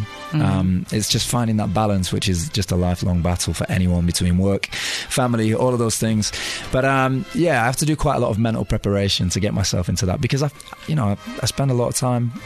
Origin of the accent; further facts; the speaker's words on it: Manchester, North West England, United Kingdom; I grew up in Manchester in the UK.